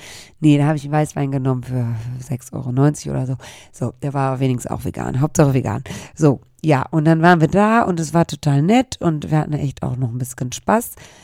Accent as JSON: {"language": "German", "town": "Cologne", "region": "North Rhine-Westphalia", "country": "Germany", "said": "Also schlimmer kann es ja nicht werden für eine Kölnerin."}